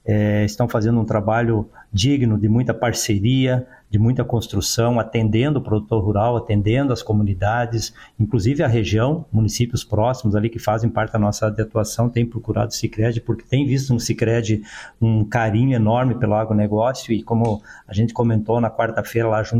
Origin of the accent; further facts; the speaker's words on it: Rio Grande do Sul, Brazil; moved away as an adult